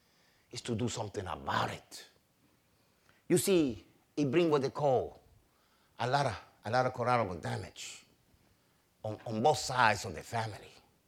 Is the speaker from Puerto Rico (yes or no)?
yes; Puerto Rico; also born or lived in Brooklyn, New York; I was born in Brooklyn, New York, but I raised in the island of Puerto Rico. They took me back when I was a little kid.